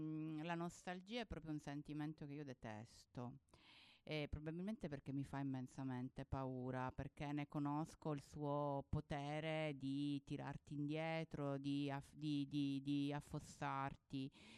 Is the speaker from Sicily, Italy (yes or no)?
yes; Sicily, Italy; born there; il rapporto che io ho sempre avuto con la Sicilia, che è la mia terra, è troppo retorico. Il posto da cui è il luogo che è sul mio certificato di nascita.